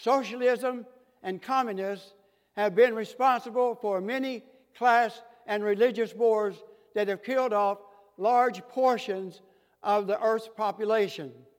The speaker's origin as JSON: {"language": "English", "country": "United States", "said": "And as an American citizen, I have the right to state my opinion"}